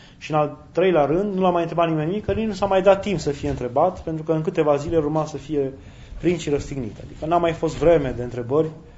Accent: Romania; Păi cum să renunțăm la ea? Chiar dacă noi știm că suntem români.

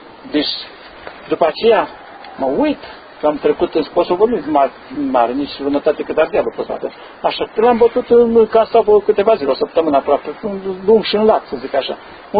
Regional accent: Brașov County, Romania; eu sunt de lângă Făgăraș de acolo

